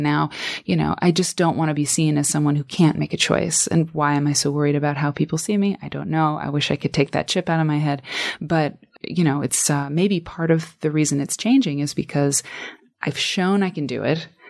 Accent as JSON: {"language": "English", "region": "Iowa", "country": "United States", "said": "I'm from Iowa, and I think it's so sad"}